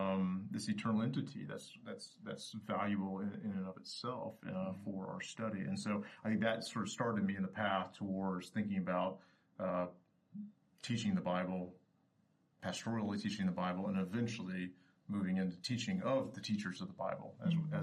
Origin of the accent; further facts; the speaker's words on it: Ponca City, Oklahoma, United States; I think I heard that many times when I was young growing up in First Baptist Church, Ponca City, Oklahoma.